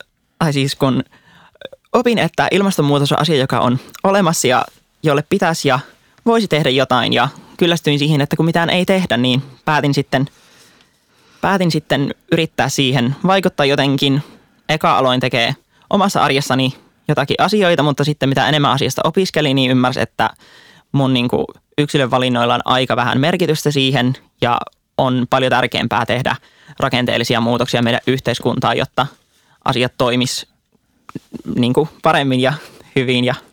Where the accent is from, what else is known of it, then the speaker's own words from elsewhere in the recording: Keitele, North Savo, Finland; now in Helsinki, Finland; Mietin aluksi, että lähtisin kotipaikkakunnallani Keiteleellä Pohjois-Savossa ehdokkaalle